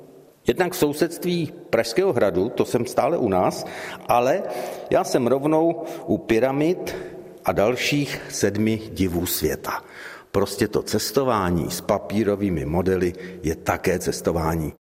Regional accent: Bohemia, Czechia; To papírové modelářství, to je u nás v Čechách fenomén.

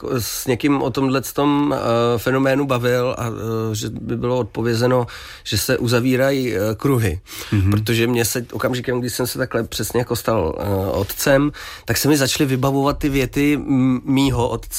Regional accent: Prague, Czechia; jedu, že já jsem rodilý Pražák, a nebo i v okolí Prahy

